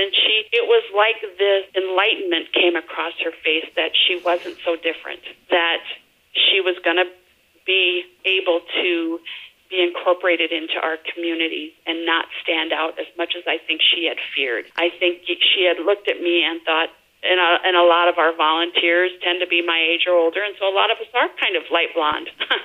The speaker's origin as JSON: {"language": "English", "town": "Little Crescent", "region": "Minnesota", "country": "United States", "said": "It's like I come from Little Crescent, Minnesota, and we've got a town of about 5,000."}